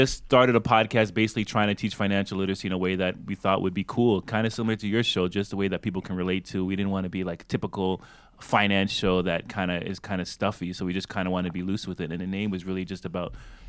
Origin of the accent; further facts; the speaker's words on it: Canada; I'm also Canadian.